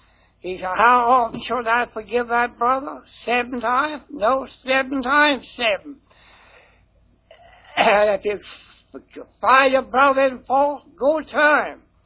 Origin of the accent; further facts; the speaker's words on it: King George, Virginia, United States; I was born and raised in King George, lived in King George all my life. I was born in 1885. And I had one brother and four sisters.